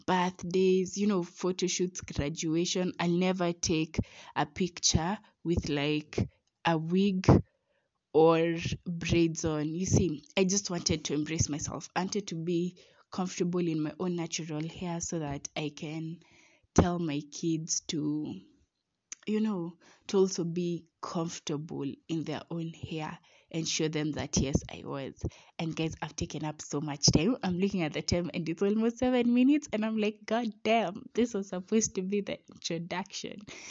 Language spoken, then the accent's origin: English; Kenya; he's from India and I'm from Kenya.